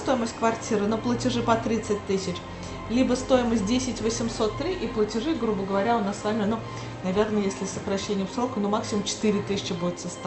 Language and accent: Russian; Kazan, Tatarstan, Russia; Я сама из Казани